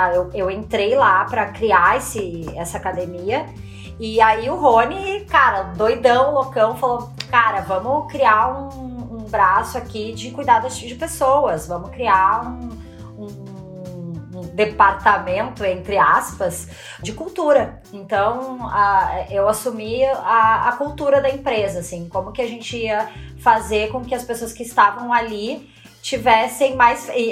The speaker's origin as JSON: {"language": "Portuguese", "region": "Rio Grande do Sul", "country": "Brazil", "moved": "yes", "said": "Acho que já deu para perceber de que da Bahia eu não sou, né? Sou gaúchíssima, mas fazem muitos anos que eu saí do Rio Grande do Sul."}